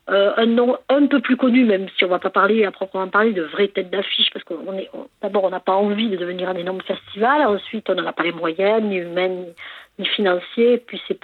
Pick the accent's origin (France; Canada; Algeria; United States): France; Concorès, Occitanie; que j'ai créé en 2017 dans mon village natal, Concorès